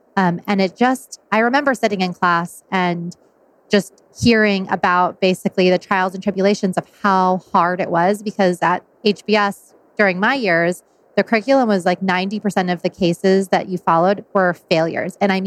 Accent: El Paso, Texas, United States; Well, I'm from El Paso, Texas, originally. I moved up to the Northeast for college

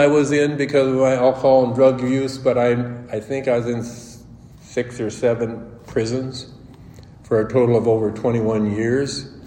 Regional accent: South Dakota, United States; I grew up in Northwest South Dakota in a good family.

